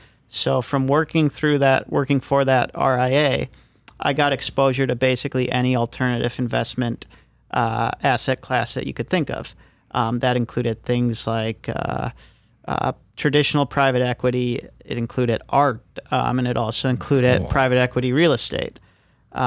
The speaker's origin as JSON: {"language": "English", "town": "Rochester", "region": "Minnesota", "country": "United States", "tie": "born or raised there", "said": "Yeah, so I grew up in Rochester, Minnesota, graduated Century High School."}